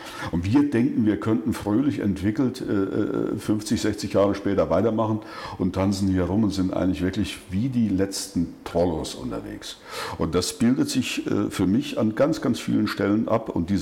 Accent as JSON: {"language": "German", "region": "East Germany", "country": "Germany", "tie": "born or raised there", "said": "Und da muss ich ja wieder sagen, ich komme ja aus dem Osten. Und ich bin ja sozialisiert worden in krümlichen Verhältnissen"}